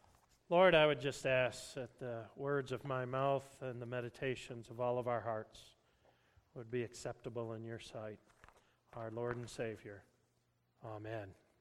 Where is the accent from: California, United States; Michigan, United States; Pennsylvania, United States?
Michigan, United States; Saginaw; I was raised in Saginaw, Michigan, and went to high school there, and then moved and actually graduated from Sanford Meridian High School over closer to Midland.